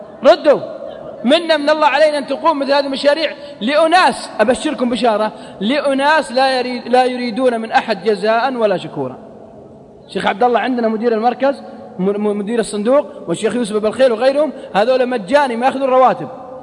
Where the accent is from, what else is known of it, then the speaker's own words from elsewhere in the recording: Unaizah, Al-Qassim, Saudi Arabia; تفكروا عندنا في القصيم في عنيزة